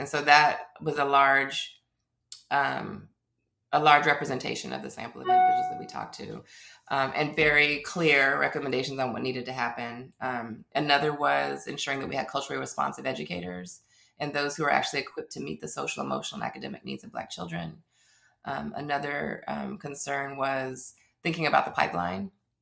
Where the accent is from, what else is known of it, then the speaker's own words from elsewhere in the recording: Las Vegas, Nevada, United States; Las Vegas, Nevada, which is my hometown.